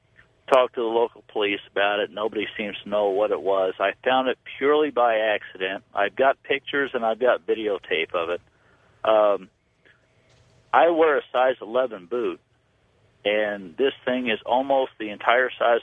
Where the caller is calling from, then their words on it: Indiana, United States; I'm calling from Indiana.